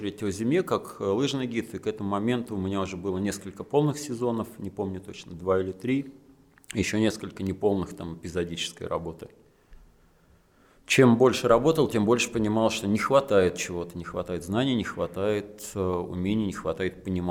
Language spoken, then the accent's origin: Russian; Kamchatka Krai, Russia; Родился, вырос на Камчатке, начал там работать гидом на летних программах в 99 году.